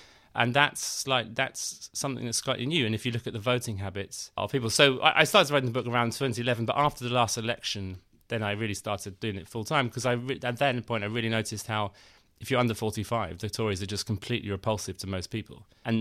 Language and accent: English; London, United Kingdom; you know, I went to university, you know, I grew up in London and now I sort of worked in the media